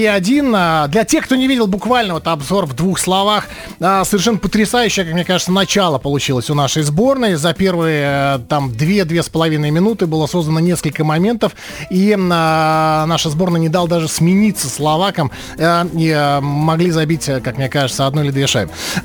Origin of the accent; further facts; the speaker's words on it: Latvia; когда спрашивали, вы откуда? Я говорил, Латвия.